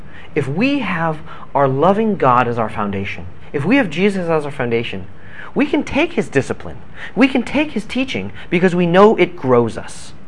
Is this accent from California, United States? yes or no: yes; California, United States; and it's snowing, and I'm from California, and I hate it, because it's really cold.